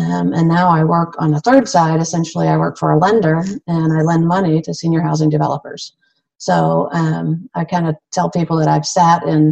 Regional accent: East Coast, United States; moved away as an adult; now in Tucson, United States; And I grew up on the East Coast. And so I, took this job to move to Tucson, Arizona.

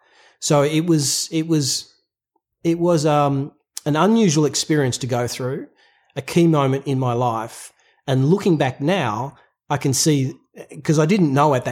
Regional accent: Australia; I'm an Australian working class person. That's kind of how we think.

